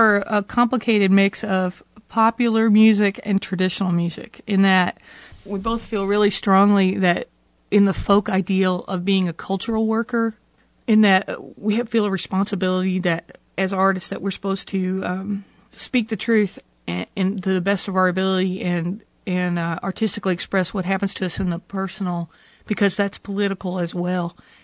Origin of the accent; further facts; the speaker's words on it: Oklahoma, United States; And growing up in Oklahoma in 49, and which is basically banging on car hoods by the creek late at night.